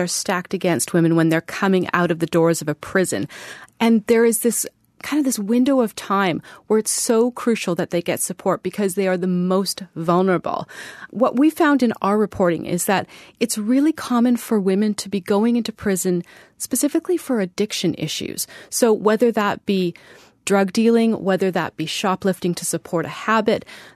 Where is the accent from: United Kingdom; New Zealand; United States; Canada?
Canada; Vancouver, British Columbia; And I spent a day driving around Vancouver, British Columbia, which is my hometown.